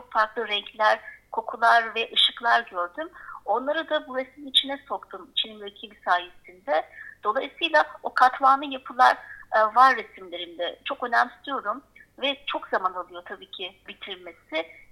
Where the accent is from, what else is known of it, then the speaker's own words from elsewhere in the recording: Bozcaada, Çanakkale, Turkey; born there; Bolca'da doğumluyum, Bolca'da doğdum. Bolca'nın doğası, yaşam tarzı, bana verdiği ilham, masumiyet, çocukluk hepsi aslında o ada fikrinin içinde var.